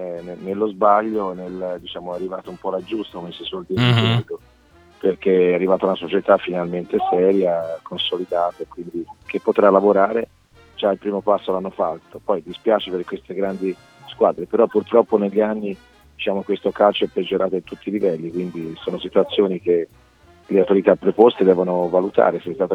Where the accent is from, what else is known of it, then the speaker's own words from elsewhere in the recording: Florence, Tuscany, Italy; born there; io sono nato a Firenze